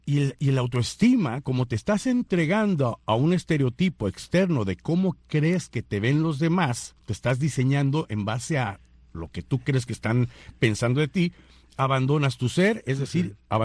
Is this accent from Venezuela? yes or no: no; San Luis Potosí, Mexico; born there; Yo nací en San Luis Potosí, México, en 1966.